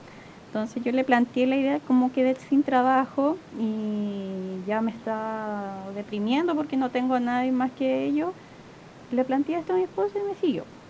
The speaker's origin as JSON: {"language": "Spanish", "town": "Iquique", "region": "Tarapacá", "country": "Chile", "said": "Yo soy iquiqueña. Mi esposo, mis hijas también son iquiqueños, pero mi familia es de Río Bueno."}